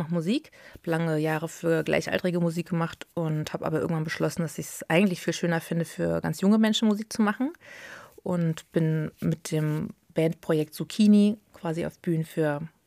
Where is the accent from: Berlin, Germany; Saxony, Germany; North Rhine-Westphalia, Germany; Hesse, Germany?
Berlin, Germany; also born or lived in East Germany; now in Brandenburg, Germany; ich bin Ossi. Ich bin in der DDR geboren. Meine Eltern sind 86 rüber, da war ich 2. Und dann bin ich zwar in West-Berlin groß geworden, aber der Osten steckt dermaßen in mir. Und ich bin da vor ein paar Jahren wieder nach Brandenburg zurück